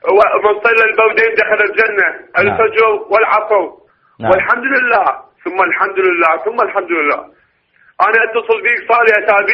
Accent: Iraq; من العراق.

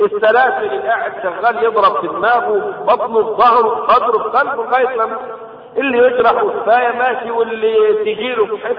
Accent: Egypt

